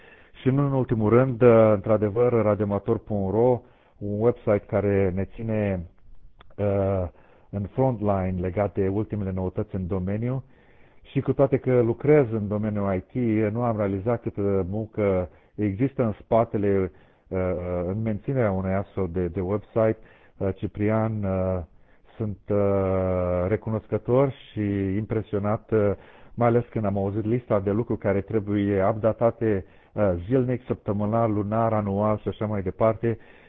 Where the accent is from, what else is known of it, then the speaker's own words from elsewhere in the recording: Romania; mă face fericit să spun că sunt român